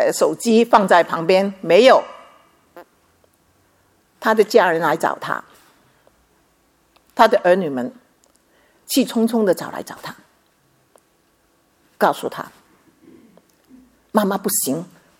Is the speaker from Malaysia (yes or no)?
no; Guangdong, China; accent: Cantonese; 遇到自己，我们广东话是同声同气